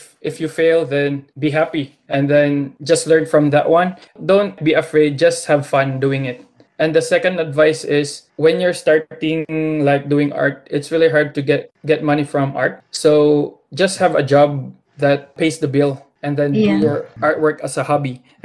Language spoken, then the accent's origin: English; Philippines; for me being a Filipino.